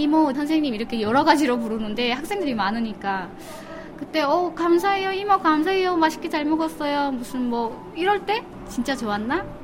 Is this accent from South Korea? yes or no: no; North Korea; 제가 탈북자라고 했더니 바로 그 다음날 선교사님을 보내주셔갖고 중국에서 1년 반 만에 탈출해서 나왔던 것 같아요.